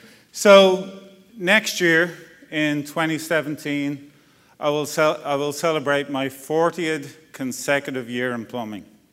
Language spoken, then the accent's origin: English; Dublin, Leinster, Ireland; moved away as an adult; now in East Texas, United States; So grew up in Dublin, Ireland, spent the first 35 years of my life there.